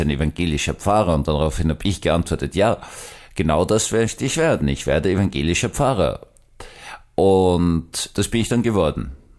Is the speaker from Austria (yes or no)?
yes; Austria; wie man als Österreicher ein Visum gebraucht hat